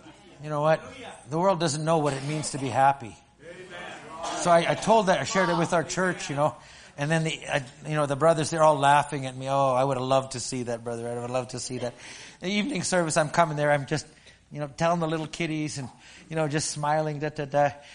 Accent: Alberta, Canada; I'm from Redneck, Alberta, but I'm here on the West Coast looking for these organic things.

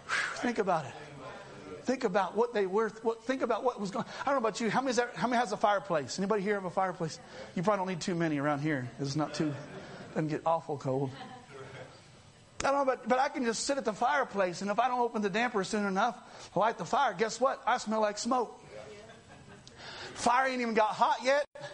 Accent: Amarillo, Texas, United States; I'm a man from Amarillo, Texas.

